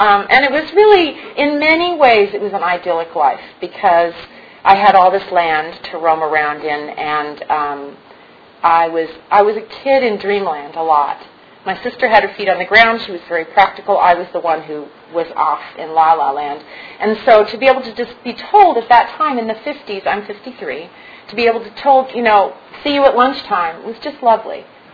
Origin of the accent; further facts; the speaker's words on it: Santa Monica, California, United States; I grew up in Santa Monica, California.